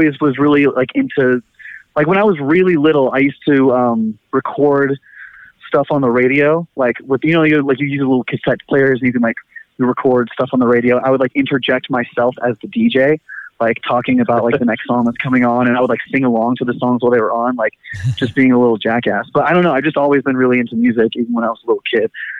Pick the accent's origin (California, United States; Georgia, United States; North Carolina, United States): California, United States; Fremont; So Ian and I grew up in Fremont together, the guitarist Ian.